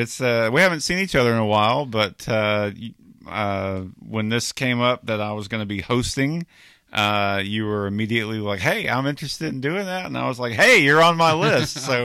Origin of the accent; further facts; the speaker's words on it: Bowling Green, Kentucky, United States; When I grew up in Bowling Green, Glasgow seemed to be like, I kept hearing about musicians and a lot of activity coming out of this little tiny town, back then it was.